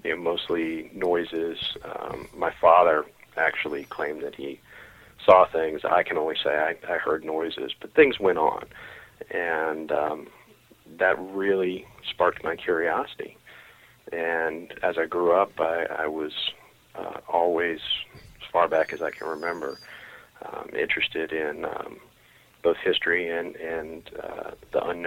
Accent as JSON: {"language": "English", "town": "Richmond", "region": "Virginia", "country": "United States", "tie": "born or raised there", "said": "I was born and raised in Richmond, and Virginia is an old state, and Richmond is a very old city. And I grew up in a very old neighborhood, a Victorian row house in downtown Richmond."}